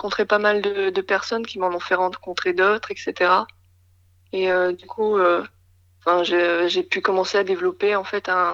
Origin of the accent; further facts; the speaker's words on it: Lille, Hauts-de-France, France; Je suis originaire de Lille.